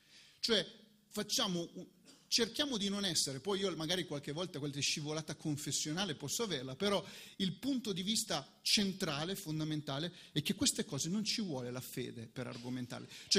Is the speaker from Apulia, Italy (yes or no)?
no; Piedmont, Italy; anche se qua siamo in terra lombarda, io sono piemontese, diversi anche politicamente.